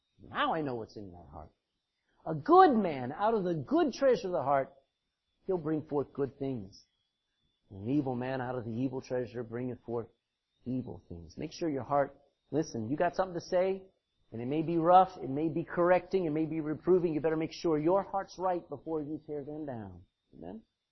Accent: United States; moved away; I come from America. I'm away a long time, but America's still in me, where I still make light of things.

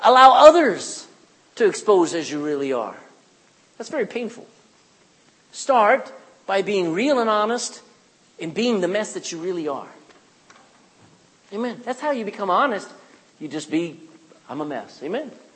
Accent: Texas, United States; Back in my home state, in Texas, they've had 100,000 acres of fire burning over the last several months.

